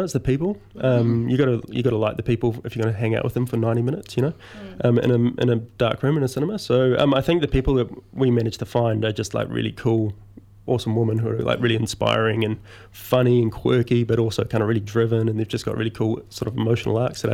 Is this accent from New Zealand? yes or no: yes; Auckland, New Zealand; I grew up in Green Lane in pretty much central Auckland